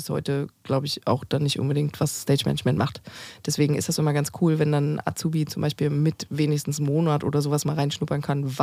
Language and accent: German; Berlin, Germany; Also ich bin tatsächlich gebürtige Berlinerin.